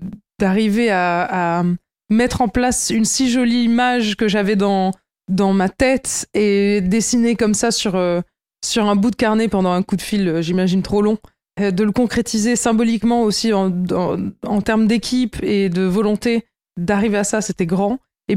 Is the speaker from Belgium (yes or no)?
no; France; qui était américaine et de la moitié de ma famille qui était américaine et qui est venue en France. Donc, moi, j'ai grandi en France.